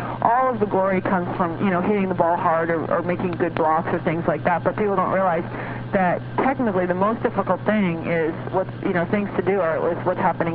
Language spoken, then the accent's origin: English; U.S. Virgin Islands; now in United States; I live half the time in California. And I grew up in the Virgin Islands, so I've been, you know, sort of in the islands a lot in my life.